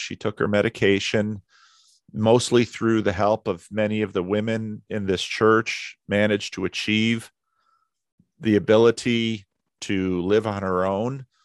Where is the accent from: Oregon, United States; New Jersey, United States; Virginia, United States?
New Jersey, United States; So where I grew up in New Jersey, when I was growing up, there were a pretty good, healthy cluster of Christian Reformed churches.